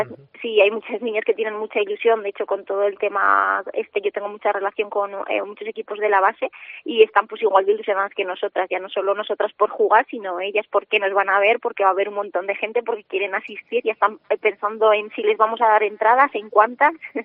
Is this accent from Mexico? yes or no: no; Huesca, Aragon, Spain; de Huesca somos poquitas, pero las que somos de Huesca, pues eso, somos de toda la vida y siempre pues llevamos el Huesca como muy metido dentro.